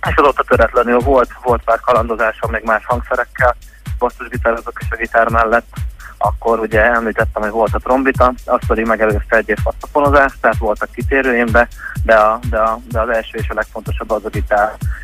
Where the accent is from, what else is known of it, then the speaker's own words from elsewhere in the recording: Hódmezővásárhely, Csongrád-Csanád, Hungary; Hódmezővásárhelyek vagyunk, én egy ilyen kép, aki életet élek Budapest és Hódmezővásárhelyek között, mert én a fővárosban tanulok, de mindenki más itt van Vásárhelyen